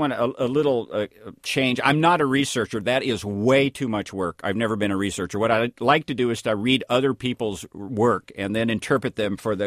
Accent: Tennessee, United States; I grew up in East Tennessee, full of trees.

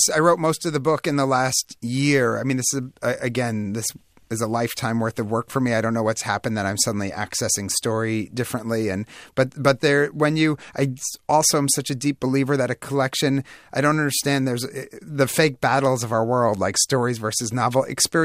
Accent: New York, United States; And again, one of the opening night event I did at the New York Public Library, my hometown library, I feel very close.

